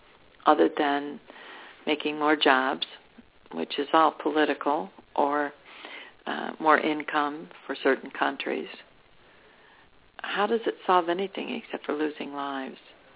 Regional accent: Ireland; I have a temper. I'm Irish. I have a pretty good temper.

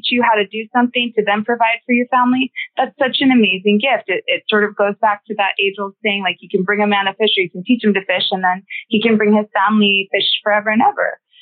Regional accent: Hawaii, United States; also born or lived in California; I was born in Hawaii and then grew up back and forth between California and Hawaii

